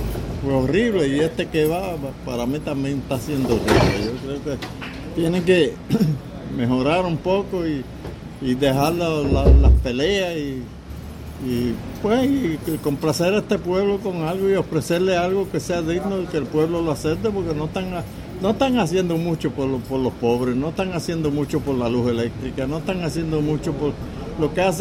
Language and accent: Spanish; Lares, Puerto Rico; porque yo soy del Lares, yo era la Plaza del Mercado, de la Plaza de Recreo.